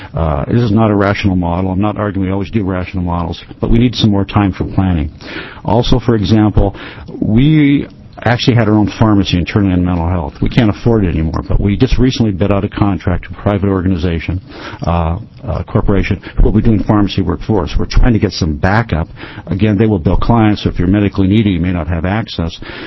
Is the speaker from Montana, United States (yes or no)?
no; Lorain, Ohio, United States; I'm from Lorraine.